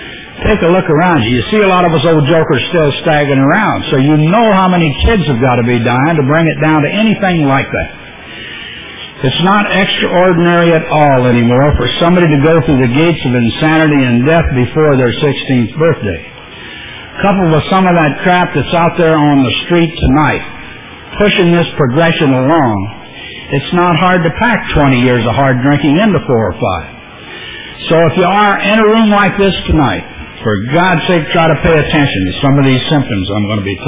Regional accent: Fort Collins, Colorado, United States; born there; I was born in Colorado, a little town called Fort Collins, just north of Denver.

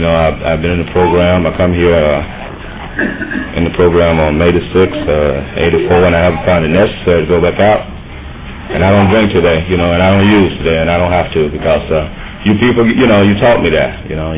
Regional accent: Los Angeles, California, United States; This is my first NA convention away from home. I'm from Los Angeles, and I'm glad to be here.

